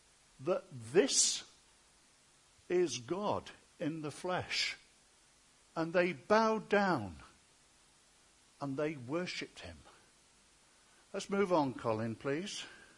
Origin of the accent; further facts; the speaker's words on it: Manchester, North West England, United Kingdom; I grew up in Manchester, in South Manchester, in a place called Withington. And we went to church in another part called Fallowfield.